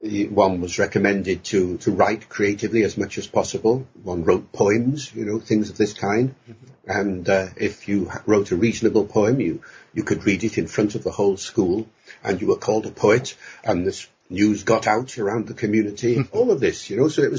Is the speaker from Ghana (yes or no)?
no; Holyhead, Wales, United Kingdom; I grew up in North Wales, in Holyhead, which at the time in the 1940s was very strongly English speaking and very strongly Welsh speaking.